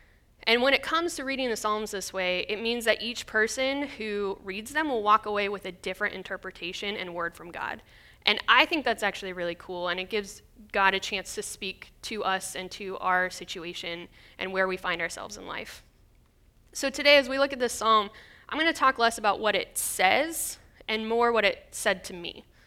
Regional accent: Oregon, United States; moved away as an adult; now in Boston, United States; fact number one is that I grew up in Oregon. West Coast. So I moved to Boston to go to school at Boston University.

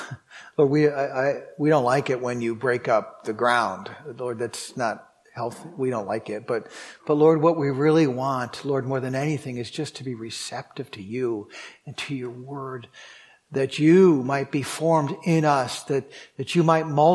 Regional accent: Massachusetts, United States; I grew up near Cape Cod. You know what the soil was like there?

